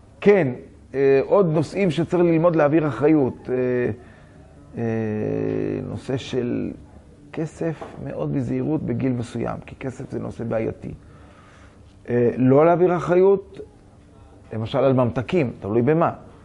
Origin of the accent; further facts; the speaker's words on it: Kiryat Motzkin, Haifa District, Israel; born there; אני נולדתי בקריית מוצקין, היו שם מעט מאוד דתיים